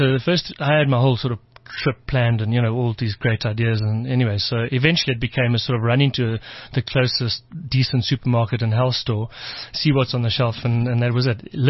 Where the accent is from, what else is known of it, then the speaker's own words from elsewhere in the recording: South Africa; I would chat to the guys, and I'm from South Africa. A lot of the South African boys, it was their first Tour de France.